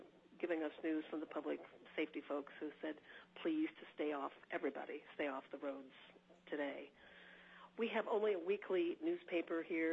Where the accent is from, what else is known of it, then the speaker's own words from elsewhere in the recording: Haines, Alaska, United States; I am from Haines, and I am calling in to support the budget amendment for public radio. Haines is a very small community.